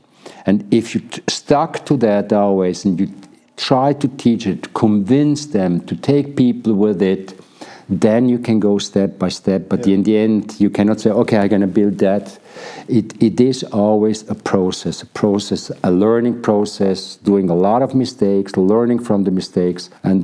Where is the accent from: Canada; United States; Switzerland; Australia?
Switzerland; born there; English is a second language; it's not my fault that I was born in Switzerland, you know.